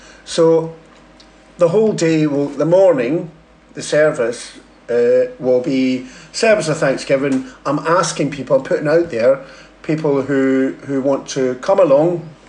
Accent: Scotland, United Kingdom; if you can get, being Scottish, you can get somebody else to pay for it, why not?

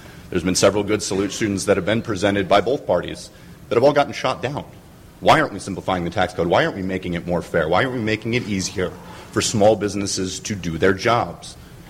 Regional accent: Clearwater, Florida, United States; also born or lived in Largo; I went to Lakewood High School in St. Petersburg, born and raised in Clearwater and Largo.

